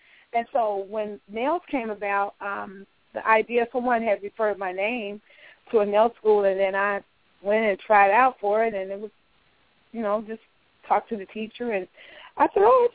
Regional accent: Dixmoor, Illinois, United States; also born or lived in Chicago; Well, I'm from Chicago, Illinois. I grew up in Dixmoor, Illinois, which is a suburb. But I lived in Chicago in Hyde Park before I moved to L.A.

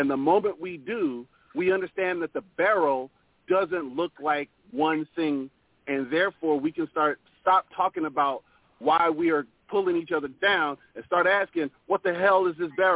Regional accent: Pacific Northwest, United States; accent: proper; Now, I'm from the Pacific Northwest. I speak with a very proper accent.

